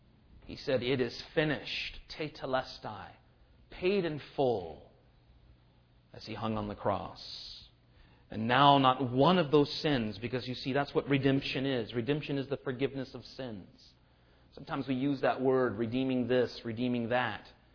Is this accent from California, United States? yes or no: yes; California, United States; in the summertime and on Saturdays, growing up in Orange County, what we would do, my friends